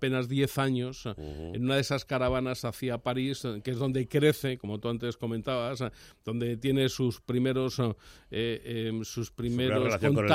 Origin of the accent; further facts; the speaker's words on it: Las Rozas, Community of Madrid, Spain; está enterrado en el municipio en el que me siento de toda la vida, porque es mi pueblo, que es Las Rozas.